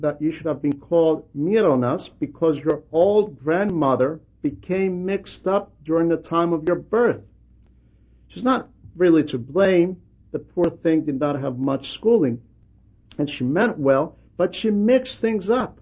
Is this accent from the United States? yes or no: no; Cyprus; accent: Cypriot; So I thought he figured this out from my speech because I always spoke with a strong Cypriot dialect. So I nodded, "Yes, I am from Cyprus, Elder."